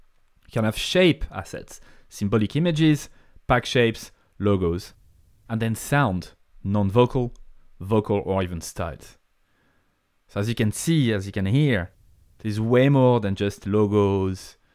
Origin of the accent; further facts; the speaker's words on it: France; accent: French; English is a second language; now in Ireland; As you know, I have a French accent. I come from France.